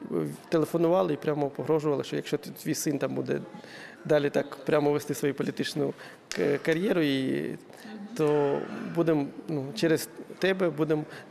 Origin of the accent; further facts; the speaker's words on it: Makoshyne, Chernihiv Oblast, Ukraine; Це Менщина, звідки я родом, Менський район, Макошино, виборчий округ номер 18.